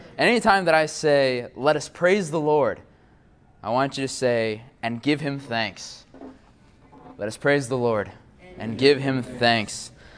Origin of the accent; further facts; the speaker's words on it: Augusta, United States; I was born and raised in Augusta. I was cradle Catholic.